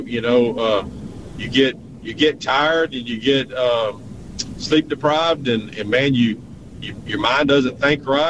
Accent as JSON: {"language": "English", "region": "Texas", "country": "United States", "tie": "born or raised there", "said": "if you want to see alligators, you go to where we grew up in Chambers County"}